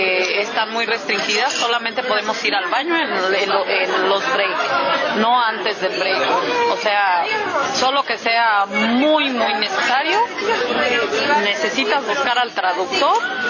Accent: Mexico; en la casa donde vivo, somos seis mexicanas

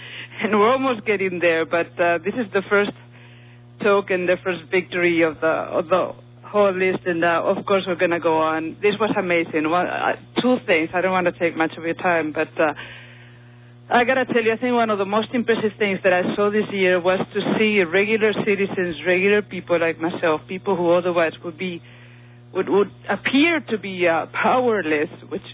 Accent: Spain; English is a second language; I'm from Spain

